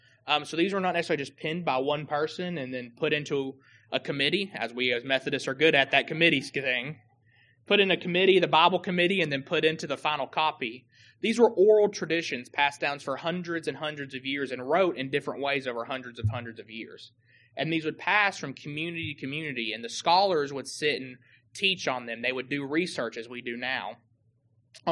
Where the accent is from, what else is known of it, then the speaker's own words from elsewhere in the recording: Nashville, Tennessee, United States; I know growing up in Nashville, where it was a very diverse community I grew up